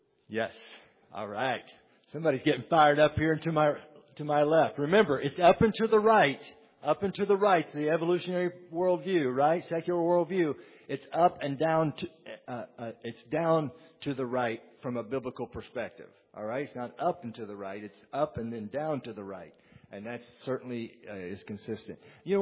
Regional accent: West Virginia, United States; And even though I'm from West Virginia, I managed to get out of the gene pool, okay?

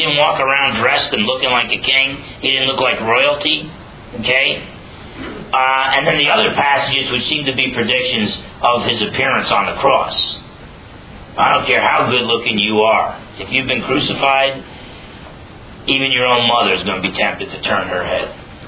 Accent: United States; And don't get me wrong, I'm glad I grew up in America, not the old Soviet Union or Red China.

